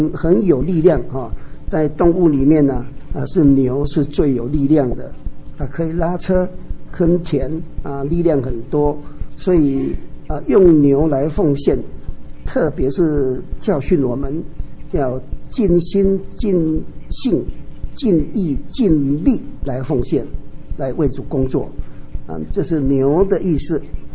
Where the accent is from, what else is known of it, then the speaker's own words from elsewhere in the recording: Taiwan; accent: Taiwanese; 这个素质哈，我们台湾话哈叫做龟的哈